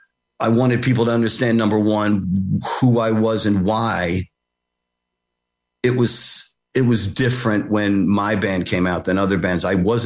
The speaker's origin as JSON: {"language": "English", "town": "New York City", "region": "New York", "country": "United States", "tie": "born or raised there", "said": "Where I was growing up, where I grew up on Avenue C and 6th Street … lived on like 7th Street and Avenue B."}